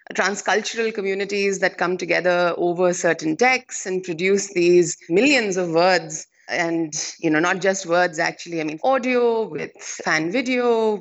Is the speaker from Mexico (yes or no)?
no; India; I grew up in India and I engaged with it, you know, while I was doing my undergraduate studies.